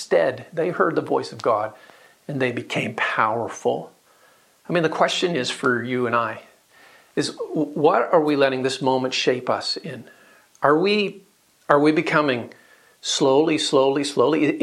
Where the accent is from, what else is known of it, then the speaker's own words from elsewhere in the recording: Kelowna, British Columbia, Canada; I was on a long trip driving between my hometown of Kelowna, to Vancouver